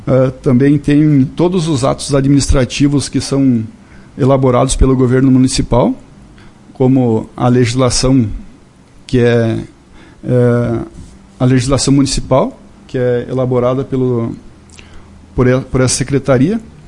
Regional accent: São José do Ouro, Rio Grande do Sul, Brazil; now in Lagoa Vermelha, Brazil; Eu sou natural de São José do Ouro, né, sou ourense, me transferi para Lagoa Vermelha quando ainda tinha em torno de 10 anos de idade, fui aluno do colégio estadual

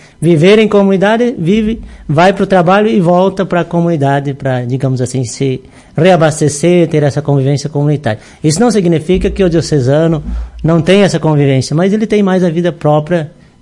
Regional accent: São Lourenço do Oeste, Santa Catarina, Brazil; Sou natural da cidade de São Lourenço do Oeste, tá mesmo do Frei Pedrinho. Terra boa, tem biscoitos e massas para ti, tem bastante coisas boas lá. Cidade de Jardim. Então, eu sou natural de lá.

